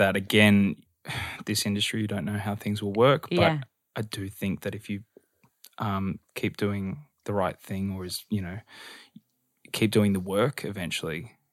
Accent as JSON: {"language": "English", "country": "Australia", "said": "I would drop into my normal accent between takes."}